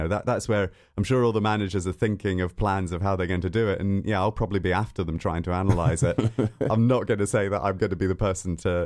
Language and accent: English; Scotland, United Kingdom; also born or lived in London; I was born in London, I grew up in Scotland.